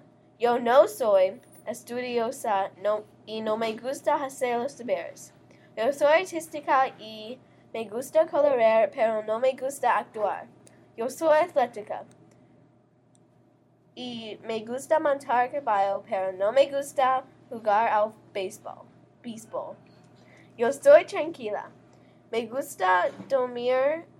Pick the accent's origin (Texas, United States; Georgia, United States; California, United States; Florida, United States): Georgia, United States; Atlanta; Spanish is a second language; Soy de Atlanta, Georgia.